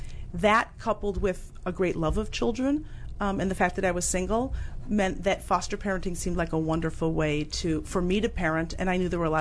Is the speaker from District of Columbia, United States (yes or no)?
no; Ann Arbor, Michigan, United States; I was, I think as a 15-year-old, elected to the school board in my hometown of Ann Arbor, Michigan, as the student advocate.